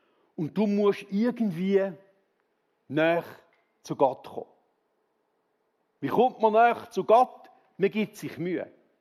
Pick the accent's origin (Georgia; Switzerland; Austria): Switzerland; Grundsätzlich aber sagen wir als Schweizer